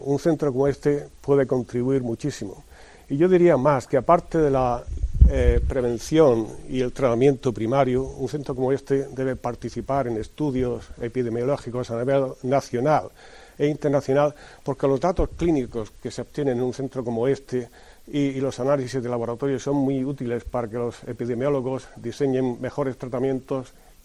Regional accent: Molina de Segura, Region of Murcia, Spain; Yo recuerdo cuando era niño aquí en Molina de Segura, iba a las escuelas parroquiales.

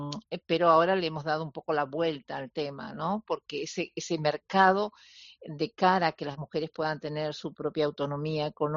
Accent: Argentina; Yo soy una argentina de pura cepa

